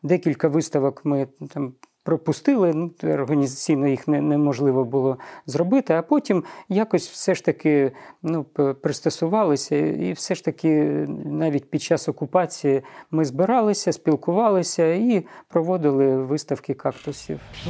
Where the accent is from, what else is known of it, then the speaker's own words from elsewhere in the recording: Donetsk, Donetsk Oblast, Ukraine; Я постійний мешканець Донецька, корінний донеччанин, в п'ятому поколінні. Народився в родині лікаря і сам працював все життя лікарем. Останнє моє місце роботи – це обласна клінічна лікарня в Донецьку, де я працював лікарем-нейрофізіологом.